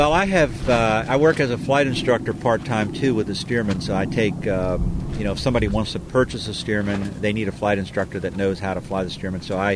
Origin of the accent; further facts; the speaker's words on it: Warrenton, Virginia, United States; Warrenton, Virginia.